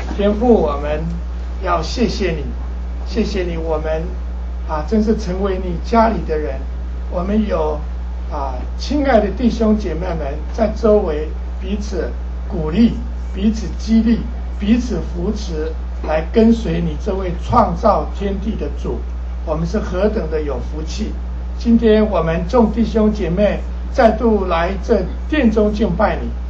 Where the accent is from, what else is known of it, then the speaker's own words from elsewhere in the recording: China; 我们中国人最喜欢当官啊